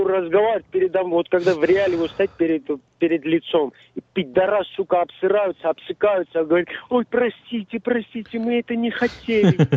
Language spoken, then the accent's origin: Russian; Armenia; Я что тебя, нахуй, кто-то узбек, таджик или что ли? Я армянин, пидорас?